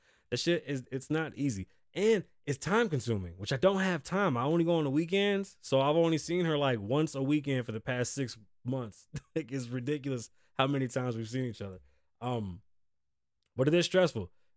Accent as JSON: {"language": "English", "town": "Bronx", "region": "New York", "country": "United States", "tie": "born or raised there", "also_born_or_lived": "Las Vegas", "said": "I grew up with my grandparents, quick story time, I was born in the Bronx, New York, I grew up with my grandparents, they raised me. We moved back and forth across the country from Las Vegas to New York"}